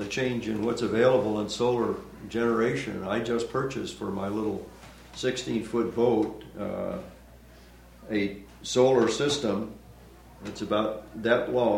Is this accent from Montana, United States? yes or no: yes; Montana, United States; That's occurring also in the area where I grew up in Montana, where the wind blows a lot.